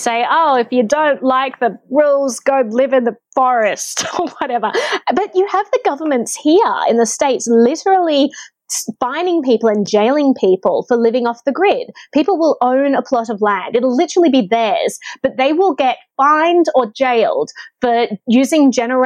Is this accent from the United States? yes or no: no; Australia; I was like, okay, as an Australian, I could live in New Zealand